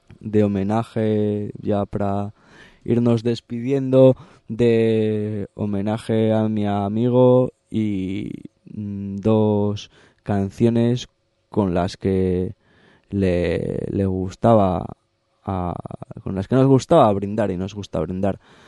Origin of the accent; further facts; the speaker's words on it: Asturias, Spain; Y bueno, como asturiano que soy